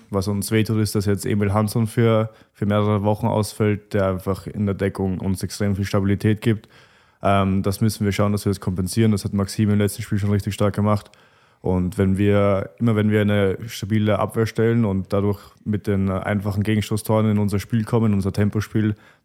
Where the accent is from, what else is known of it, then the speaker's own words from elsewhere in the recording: Vienna, Austria; now in Potsdam, Germany; ich komme ja aus Wien und Wien ist eine richtig schöne Stadt mit richtig viel History und Kultur einfach